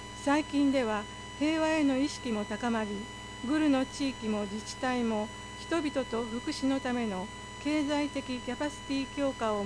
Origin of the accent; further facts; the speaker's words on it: Gulu, Northern Region, Uganda; now in Japan; ウガンダのグル市で生まれ育ち、昨年12月中旬に来日しました。